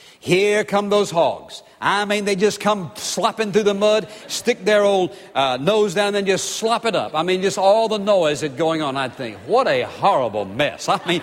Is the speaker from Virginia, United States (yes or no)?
yes; Virginia, United States; because I grew up in Virginia, and my hometown where I lived was just always a mile or two out in the country to where the farms were.